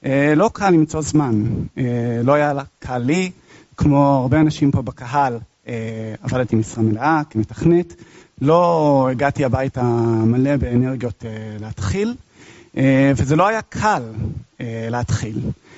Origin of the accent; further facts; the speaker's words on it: United States; Hebrew is a second language; also born or lived in Israel; אני אמריקאי-ישראלי, אני עושה טעויות בעברית, סלחו לי